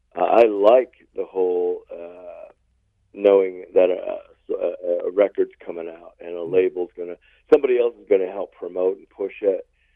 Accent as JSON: {"language": "English", "town": "Harrisburg", "region": "Pennsylvania", "country": "United States", "tie": "born or raised there", "said": "I grew up in Harrisburg"}